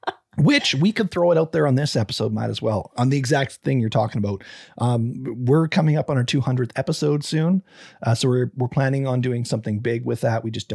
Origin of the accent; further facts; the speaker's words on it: Canada; I'm not Spanish speaking. So I want to apologize in advance. It is not my tongue. I am Canadian.